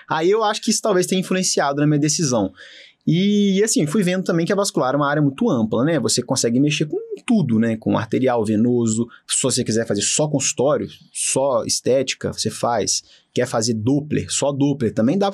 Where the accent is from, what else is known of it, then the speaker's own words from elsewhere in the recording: Juiz de Fora, Minas Gerais, Brazil; Eu sou de Juiz de Fora, né, Minas Gerais, fiz a faculdade de medicina lá na Universidade Federal de Juiz de Fora mesmo.